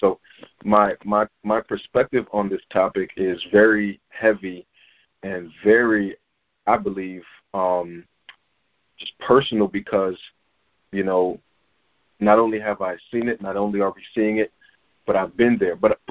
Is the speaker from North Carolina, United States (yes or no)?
no; Brooklyn, New York, United States; I'll go to a time where I grew up in Brooklyn, New York